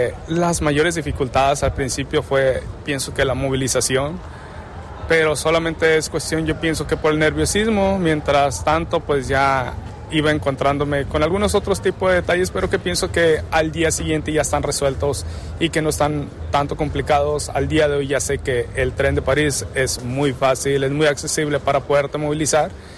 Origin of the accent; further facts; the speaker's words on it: Amatitán, Jalisco, Mexico; aprovecho para mandarle un saludo al lugar donde soy de Amatitán, Jalisco, y es donde nace el tequila